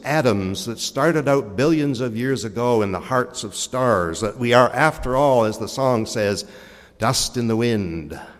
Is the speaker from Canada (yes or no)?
yes; Harvey Station, New Brunswick, Canada; up on Cherry Mountain across from the manse where I grew up in Harvey Station.